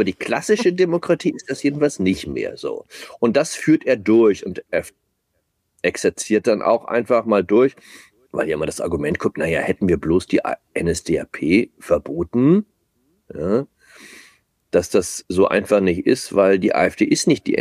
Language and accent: German; Hamburg, Germany; in meiner alten Heimatstadt Hamburg